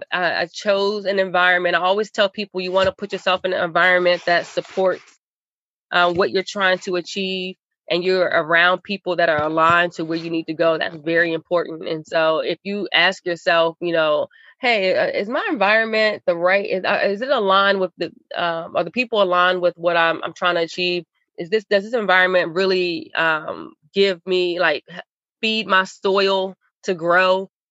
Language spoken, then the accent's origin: English; Maryland, United States; My family, you know, I'm from Maryland, and so that's 4 hours away from New York.